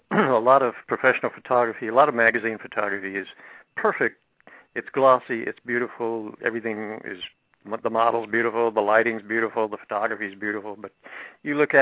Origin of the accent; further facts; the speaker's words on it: the South, United States; I grew up in the South. I was a Southern Baptist kid, so it's probably my early conditioning